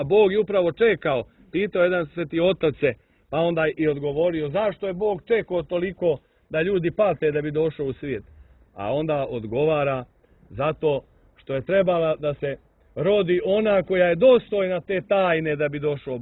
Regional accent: Montenegro; Kod nas u Crnoj Gori skoro na svakom groblju ima crkva.

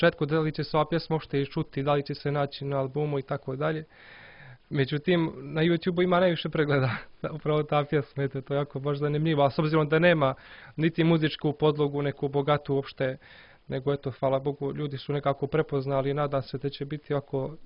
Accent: Zeta, Montenegro; jer ja sam iz Zeta

